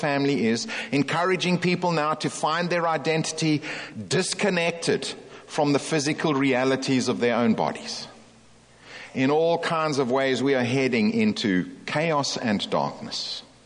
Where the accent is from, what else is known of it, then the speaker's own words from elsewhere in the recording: South Africa; I come from South Africa.